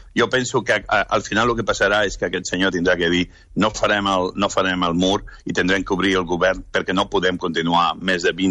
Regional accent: Santa Coloma de Cervelló, Catalonia, Spain; jo em vaig criar al Baix Llobregat, els meus pares, que desafortunadament s'han mort aquest passat any, em vam criar a Santa Coloma de Cervelló

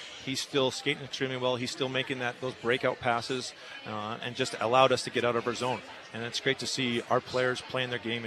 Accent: Winnipeg, Manitoba, Canada; now in Buffalo, United States; Obviously, I grew up in Winnipeg, Manitoba.

